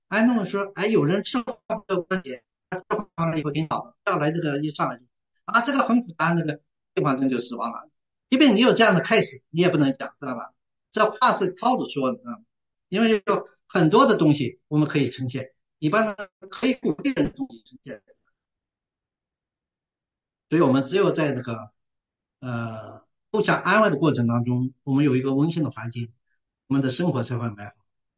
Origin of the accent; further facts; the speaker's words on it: Shanxi, China; 我们山西人有个特点，我们快搁就，蹲在那儿一蹲2小时没啥事的啊